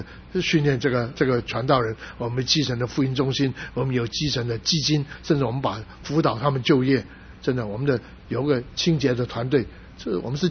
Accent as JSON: {"language": "Chinese", "region": "Guangdong", "country": "China", "said": "因为我是广东人，所以我3个国语的讲两个主日，广东话讲一个主日，英文讲一个主日。"}